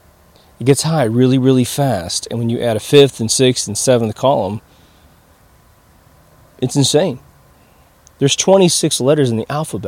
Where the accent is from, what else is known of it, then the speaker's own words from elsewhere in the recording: Kansas, United States; My hometown got had with emus, the ostrich thing that's a little bit different than an ostrich, because emu meat's actually really delicious and wonderful. And they tried to do the emu farm thing in the middle of Kansas.